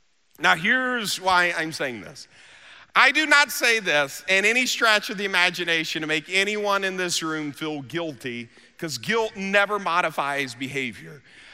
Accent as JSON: {"language": "English", "country": "United States", "said": "this is just my observation as an American, because I go to different parts of the world on a regular basis."}